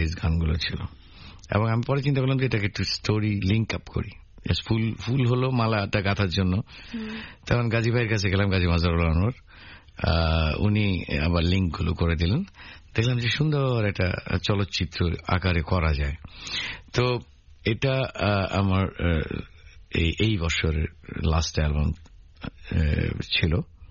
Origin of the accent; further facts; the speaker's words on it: Sitakunda, Chittagong Division, Bangladesh; ঢাকা থেকে গাড়িতে করে নিয়ে যাবো আমরা সীতাকুণ্ডে আমার গ্রামের বাড়িতে।